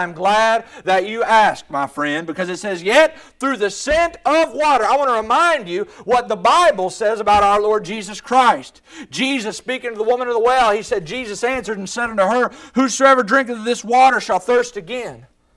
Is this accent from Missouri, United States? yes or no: no; West Virginia, United States; I'm from West Virginia.